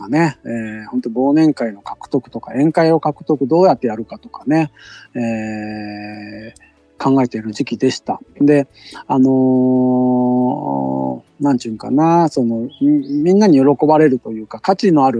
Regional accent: Fukuoka, Japan; 私やっぱり九州の福岡出身なんで、その水炊きとかが大好きなんですね。

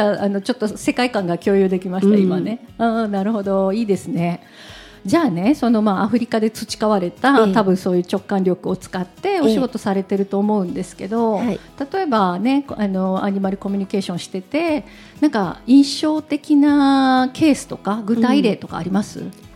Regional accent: Kansai, Japan; うち京都、もともとね関西人なので、京都住んでた時もそうですけど、家の前が山なんですよ。

